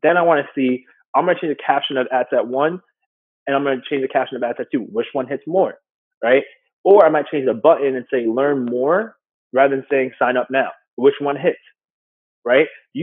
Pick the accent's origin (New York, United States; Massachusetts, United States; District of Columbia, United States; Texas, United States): New York, United States; Like, Yeah, like we're from New York, right?